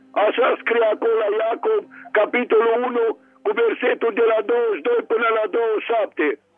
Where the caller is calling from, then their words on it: Târgu Mureș, Mureș County, Romania; de la Târgu Mureș